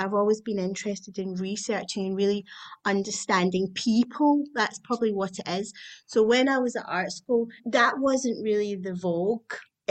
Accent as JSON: {"language": "English", "town": "Glasgow", "region": "Scotland", "country": "United Kingdom", "said": "I mean, I came from Glasgow, came down with a portfolio, and I took it to the art school."}